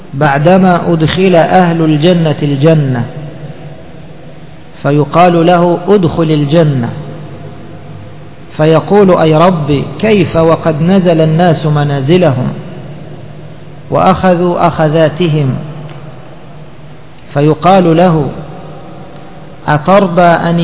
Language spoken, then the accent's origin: Arabic; Egypt; والحمد لله قد خطبت بهذا الحديث مرتين، مرة هنا ومرة عندنا في مصر